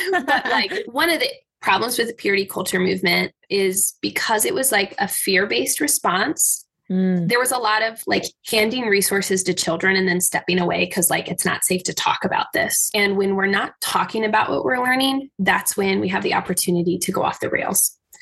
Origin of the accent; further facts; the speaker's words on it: Midwest, United States; a combination of the fact that I grew up in the Midwest